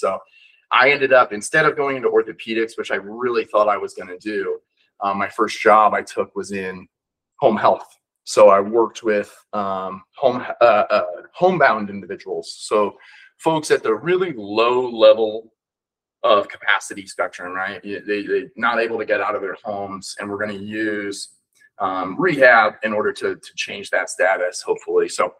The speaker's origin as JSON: {"language": "English", "town": "Akron", "region": "Ohio", "country": "United States", "lives_now": "Salt Lake City, United States", "said": "I'm originally from Akron, Ohio. I'm currently out in Salt Lake City, Utah for another month or two. Going to be moving to Detroit, Michigan in a couple of months."}